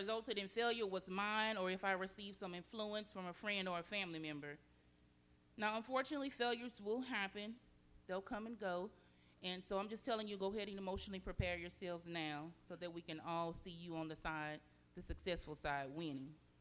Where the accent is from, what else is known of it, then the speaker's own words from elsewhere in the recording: West Virginia, United States; born there; I was born in West Virginia, and my grandmother, before she would testify in church, she would always stand up and say